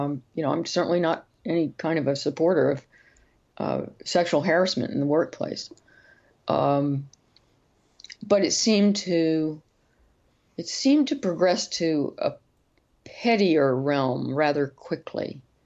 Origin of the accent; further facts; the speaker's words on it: United States; now in United Kingdom; I was born in the United States. I didn't choose to be American. None of us choose our nationalities to begin with anyway. But I left the U.S. and now I live in the U.K.